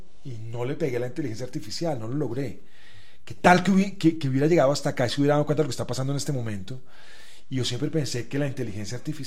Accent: Bogotá, Colombia; accent: Bogotá; yo nunca me he preguntado si soy bogotano o no. Pues seguramente por mi acento, pues, es evidente que soy bogotano, pero yo no me siento bogotano.

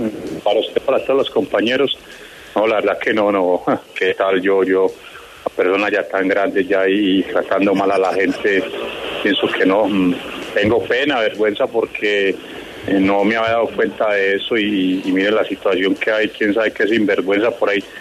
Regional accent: Colombia; uno como persona, como futbolista colombiano

